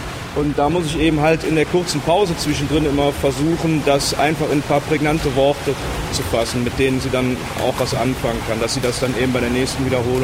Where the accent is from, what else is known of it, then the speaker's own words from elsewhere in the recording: North Rhine-Westphalia, Germany; now in Bern, Switzerland; Wie man vielleicht unschwer hört, ich komme aus Deutschland, ursprünglich aus der Nähe von Köln, daher auch ein bisschen vielleicht der Akzent, der ist unvergänglich.